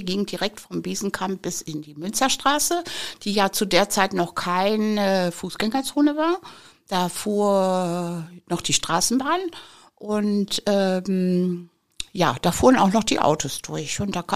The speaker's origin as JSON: {"language": "German", "town": "Castrop-Rauxel", "region": "North Rhine-Westphalia", "country": "Germany", "tie": "born there", "said": "sind die mit meinem älteren Bruder dann nach Castrop gekommen. Und ich bin ja dann hier in Castrop geboren."}